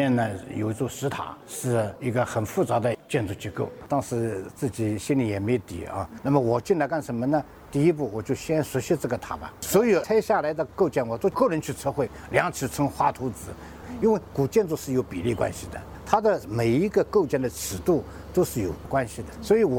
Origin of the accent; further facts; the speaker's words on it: Wenling, Zhejiang, China; 在我的老家温岭找了一些石工过来